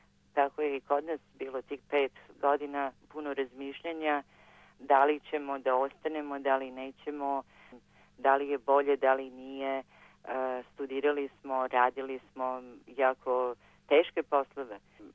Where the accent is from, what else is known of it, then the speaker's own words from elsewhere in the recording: Šabac, Šumadija and Western Serbia, Serbia; moved away as an adult; now in Geelong, Australia; Ja sam odrasla u Šapcu